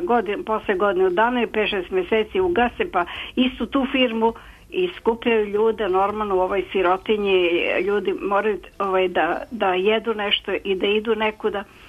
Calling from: Zrenjanin, Vojvodina, Serbia; Ja sam iz Renjanina, evo jedno žensko.

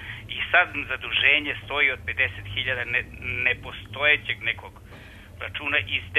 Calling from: New Belgrade, Belgrade, Serbia; Ja sam penzioner iz Novog Beograda, supruga i ja živimo u nasleđenom stanu od moje majke.

